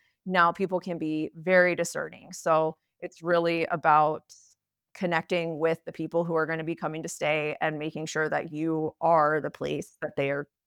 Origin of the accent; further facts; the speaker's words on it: Steamboat Springs, Colorado, United States; and I'm from Steamboat Springs, Colorado.